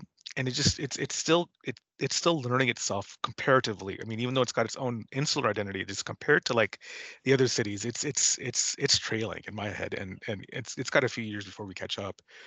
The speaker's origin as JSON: {"language": "English", "region": "California", "country": "United States", "lives_now": "San Antonio, United States", "said": "Now, I'm from California, and Fatburger is a big deal in California"}